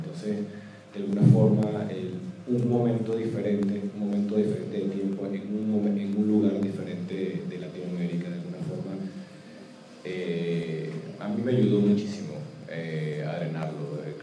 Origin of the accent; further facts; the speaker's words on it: Venezuela; en el caso específico mío, como venezolano